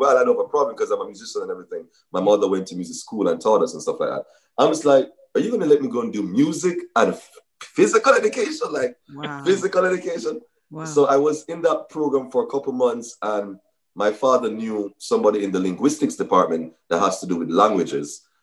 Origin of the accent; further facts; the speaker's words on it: Jamaica; born there; especially, you know, being a Jamaican by birth. You know, sometimes you speak certain places and persons like, are you really Jamaican? Like, you master accent.